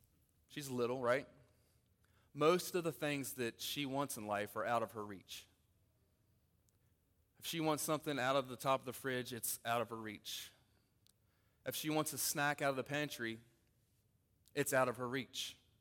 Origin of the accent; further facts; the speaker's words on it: Elkton, Virginia, United States; Elkton, Virginia. Elkton, any Elkton peeps in the house? Yeah, a few of you. I grew up in Elkton